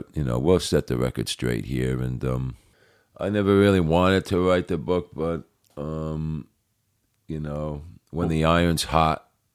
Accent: New Jersey, United States; a lot more about me growing up in New Jersey as a child and how I got into … in those years

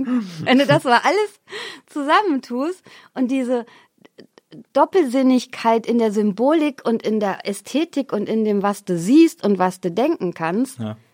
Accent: Xanten, North Rhine-Westphalia, Germany; Ich bin ja in Xanten zur Schule gegangen und das sind Welten.

